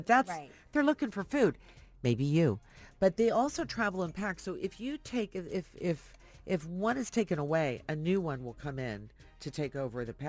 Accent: New York City, New York, United States; But he's not laughing at me, anymore, mister. I'm from New York City.

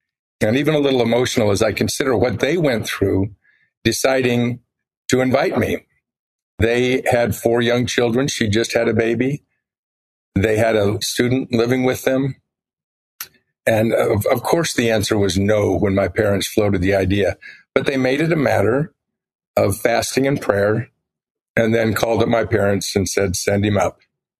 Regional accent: Bountiful, Utah, United States; and my heart has always been in Huntsville, Utah, although my parents raised their children in Bountiful.

